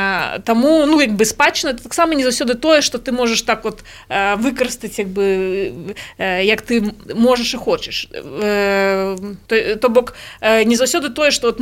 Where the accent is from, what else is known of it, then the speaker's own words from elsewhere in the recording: Belarus; а ми, білоруси, ми, у нас нафтоперепрацьовувачі заводи